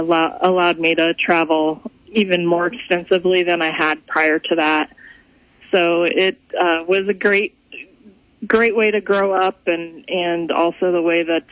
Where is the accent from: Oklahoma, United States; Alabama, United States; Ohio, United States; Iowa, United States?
Iowa, United States; Redfield; Sure. I grew up in Redfield, Iowa. I actually live on the farm that I grew up on again now